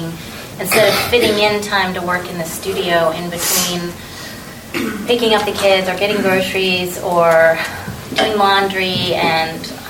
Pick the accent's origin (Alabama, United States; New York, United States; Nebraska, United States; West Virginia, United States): West Virginia, United States; I grew up in West Virginia, so Hambidge reminds me a lot of West Virginia, even though it's in Georgia.